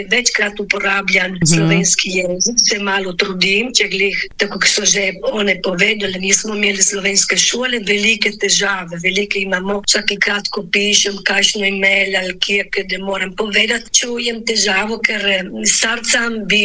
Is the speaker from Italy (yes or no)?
yes; Friuli-Venezia Giulia, Italy; jaz nisem rečanka, sem nediška čeča, sem se rodila v Nediški dolini. Ja, potem sem se poročila, sem slago hma še živeti, živim v Gorutali, taki majhni vasici